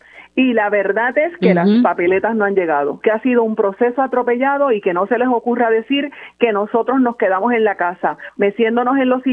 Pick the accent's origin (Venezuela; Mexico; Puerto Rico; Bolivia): Puerto Rico; Ellos no saben lo que somos los puertorriqueños